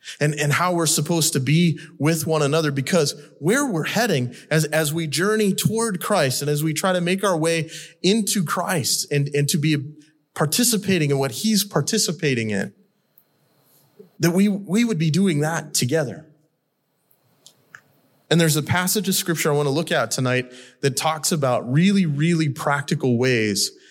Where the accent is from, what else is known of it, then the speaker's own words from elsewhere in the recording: Montana, United States; So one of the things that you may or may not know about me is I grew up in Western Montana.